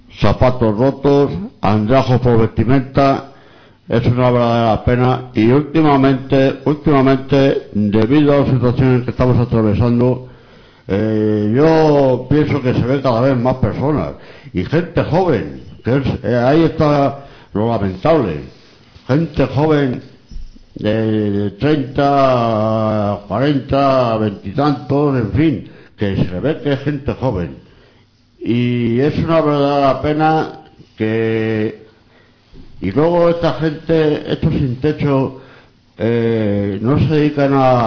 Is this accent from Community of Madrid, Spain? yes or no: yes; Madrid, Community of Madrid, Spain; porque me gusta Madrid, yo soy madrileño